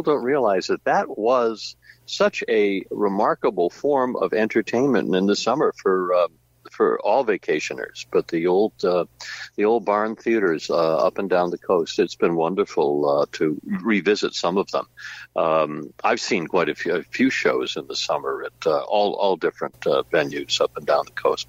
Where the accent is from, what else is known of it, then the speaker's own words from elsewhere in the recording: New England, United States; So my, you know, I grew up in New England, and my fingerprints are still there.